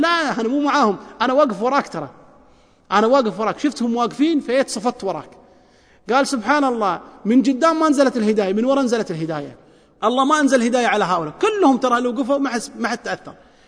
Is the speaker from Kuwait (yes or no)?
yes; Kuwait; عندنا في الكويت